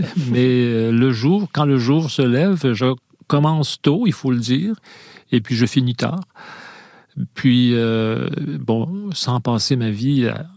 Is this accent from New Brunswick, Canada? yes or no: no; Quebec, Canada; beaucoup de grands espaces, hein, comme on en a tant chez nous au Québec